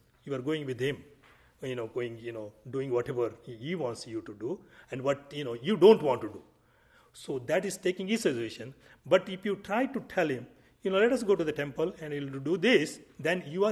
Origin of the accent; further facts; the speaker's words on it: India; born there; and my karma, I was born in India.